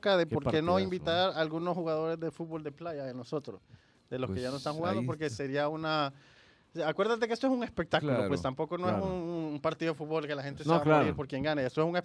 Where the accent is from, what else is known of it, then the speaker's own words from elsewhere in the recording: El Salvador; Y yo como salvadoreño, pues me siento orgulloso de que siempre le apuesto a mi país.